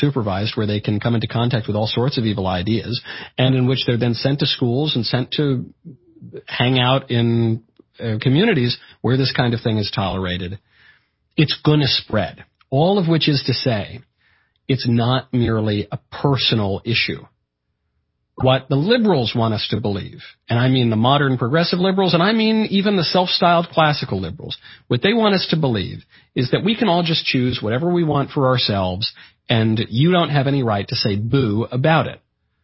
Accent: New York, United States; I'm from New York. Spent a fair bit of time in Brooklyn and upstate in communities that are full of Orthodox Jews.

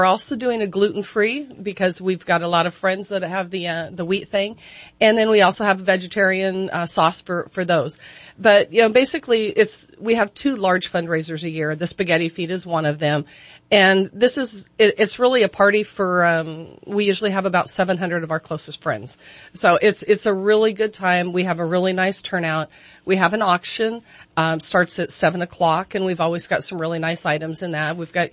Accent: Modoc, California, United States; Linda knows I grew up in Modoc. I grew up shooting guns.

